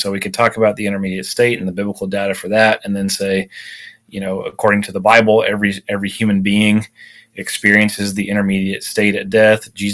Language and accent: English; Huntsville, Alabama, United States; So I'm from Huntsville, Alabama. My wife, Alicia, and I are from Huntsville, and we both went to Auburn